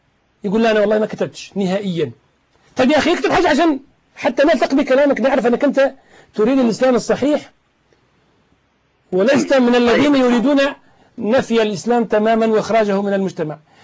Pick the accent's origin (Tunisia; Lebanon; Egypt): Tunisia; أنا تونسي، والله ما عرفت في تونس أحدا يكفر الإمام علي.